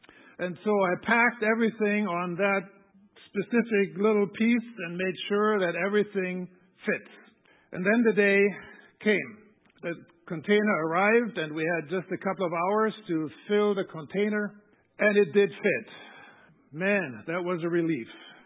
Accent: Germany; moved away as an adult; now in United States; I was growing up in Germany, so I was just, I don't know.

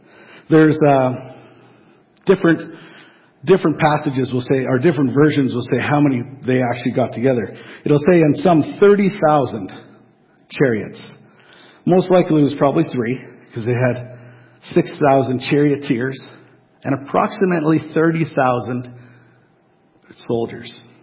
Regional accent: Saskatchewan, Canada; I'm from Saskatchewan.

